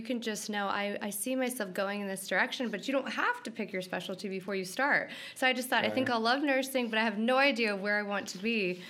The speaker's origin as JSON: {"language": "English", "town": "Gilbert", "region": "Arizona", "country": "United States", "tie": "born or raised there", "said": "So I grew up in Gilbert."}